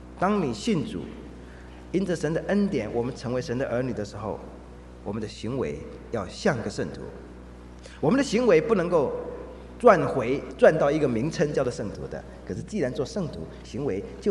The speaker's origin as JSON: {"language": "Chinese", "country": "Taiwan", "said": "如果你我们来自台湾的人"}